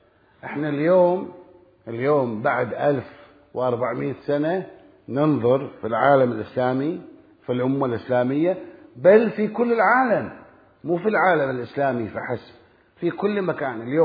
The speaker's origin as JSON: {"language": "Arabic", "town": "Karbala", "region": "Karbala Governorate", "country": "Iraq", "said": "كان عندنا في كربلاء بالمناسبة، كان عندنا في كربلاء"}